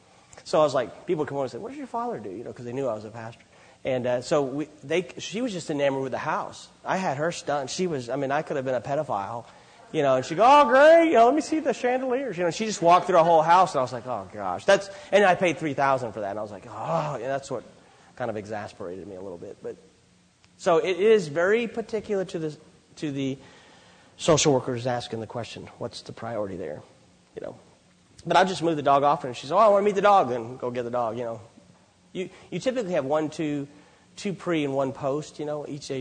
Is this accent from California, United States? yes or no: yes; Los Angeles, California, United States; I'm from Los Angeles. Everything doesn't work there, you know.